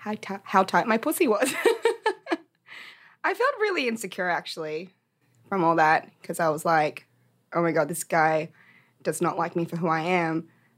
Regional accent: Australia; I culturally identify as Australian, but if people want to ask what my ethnicity or my background is, I'll tell them that I'm Korean.

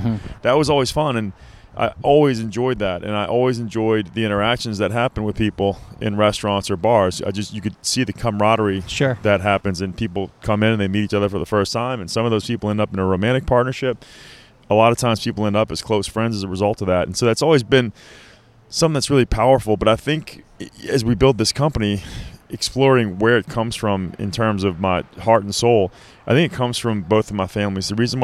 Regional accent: Houma, Louisiana, United States; I actually grew up in Houma, Louisiana

